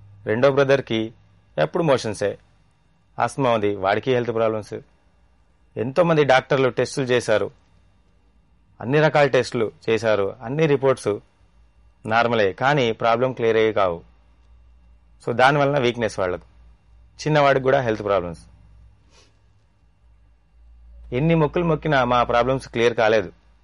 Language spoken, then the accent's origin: Telugu; Warangal, Telangana, India; also born or lived in Dharmapuri; now in Hyderabad, India; నేను పుట్టింది Dharmapuri, Karimnagar district, Andhra Pradesh, India. పెరిగింది వరంగల్. మా నాన్నగారు అక్కడ పోలీస్ డిపార్ట్మెంట్లో జాబ్ చేసేవారు. గత 15 నుంచి నేను హైదరాబాద్లో ఉంటున్నాను.